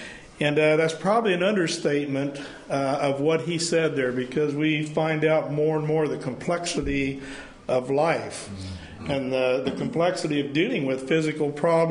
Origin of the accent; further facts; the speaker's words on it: Sheridan, Oregon, United States; from Sheridan, Oregon, from Sheridan Mennonite Church.